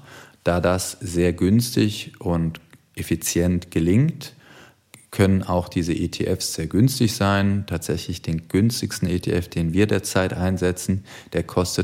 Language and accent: German; Boston, Massachusetts, United States; der kam dann wiederum aus meiner alten Heimat, nämlich aus Boston.